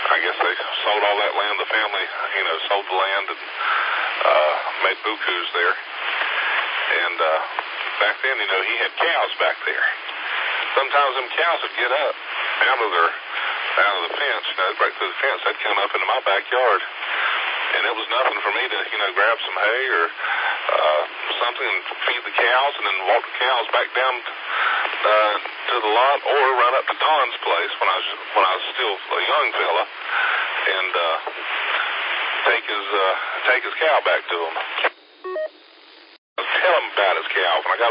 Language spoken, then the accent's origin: English; Gastonia, North Carolina, United States; Down here where I live and where I grew up, I'm over here by Robinwood Lake in Gastonia. Now, I grew up over on Hoffman Road.